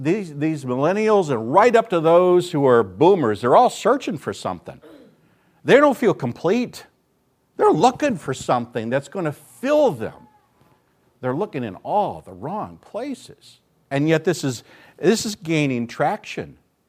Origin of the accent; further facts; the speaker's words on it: Illinois, United States; I still remember going to a state fair in the state where I grew up in Illinois